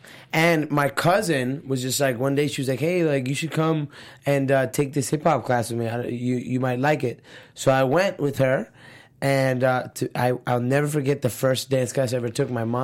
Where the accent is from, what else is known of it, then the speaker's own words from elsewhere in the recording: Miami, Florida, United States; So, like, growing up in Miami, I went to Florida Christian High School